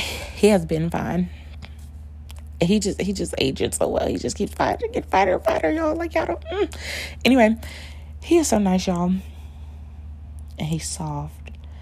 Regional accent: Tennessee, United States; Where are you from? Tennessee.

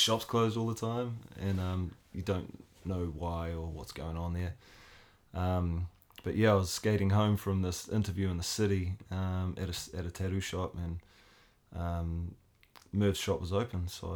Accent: Cambridge, Waikato, New Zealand; Yeah, I'm from Cambridge originally, yeah.

